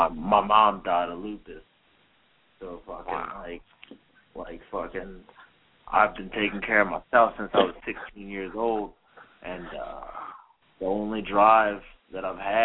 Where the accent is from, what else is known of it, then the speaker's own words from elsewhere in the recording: Baltimore, Maryland, United States; yeah, man, I'm from Baltimore, Maryland. I had some rough beginnings.